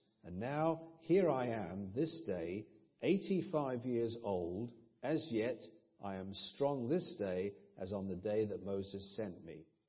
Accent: Sidmouth, South West England, United Kingdom; Not if you go to my hometown in Sidmouth, everybody's 85 there.

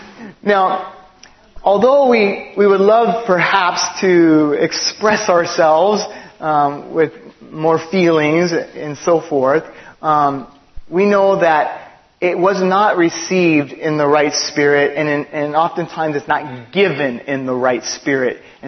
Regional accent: Los Angeles, California, United States; I grew up in East LA, and the Latin culture really loves to give big old kisses on the cheek all the time.

